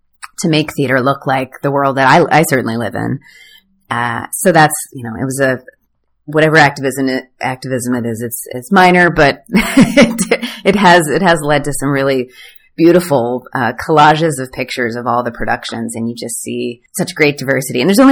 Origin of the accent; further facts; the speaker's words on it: Atlanta, Georgia, United States; I grew up in Atlanta, and so, you know, half my friends were African-American